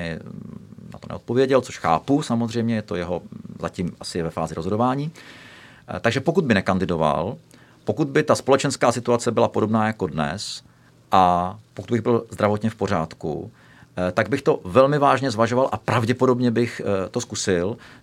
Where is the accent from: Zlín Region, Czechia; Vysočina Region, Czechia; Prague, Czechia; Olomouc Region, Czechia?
Prague, Czechia; já jsem kluk ze Smíchova